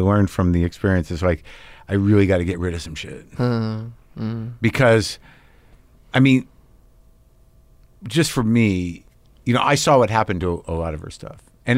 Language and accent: English; New Mexico, United States; Because I went to Taos and I grew up in New Mexico.